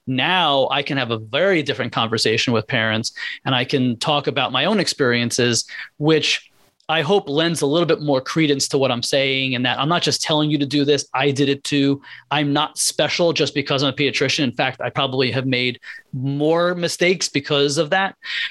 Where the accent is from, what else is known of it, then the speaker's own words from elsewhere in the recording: Marlborough, New Jersey, United States; now in Scotch Plains, United States; I grew up in Marlborough, New Jersey, about an hour south of where I live now.